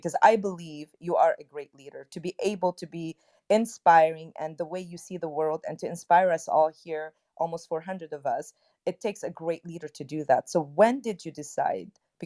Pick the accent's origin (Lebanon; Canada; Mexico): Lebanon; English is a second language; also born or lived in Cyprus; now in United States; I am from Lebanon, and I came to the United States through Cyprus.